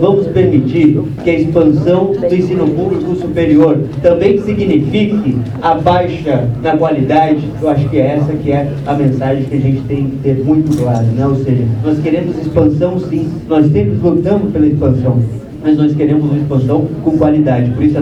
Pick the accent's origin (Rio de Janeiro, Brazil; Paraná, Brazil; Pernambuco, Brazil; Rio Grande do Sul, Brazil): Rio de Janeiro, Brazil; Rio das Ostras; sou de Rio das Ostras.